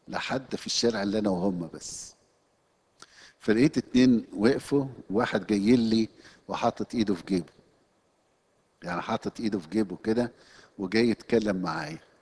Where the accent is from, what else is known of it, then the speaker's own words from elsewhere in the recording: Egypt; بيجرح مشاعر انا كمصري